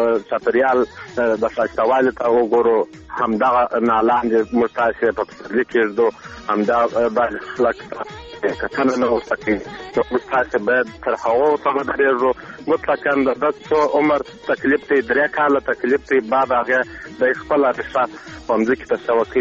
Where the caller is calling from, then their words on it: Arghandab, Kandahar, Afghanistan; کوم دا کندهار ولایت درغنداب ولسوالۍ څخه مې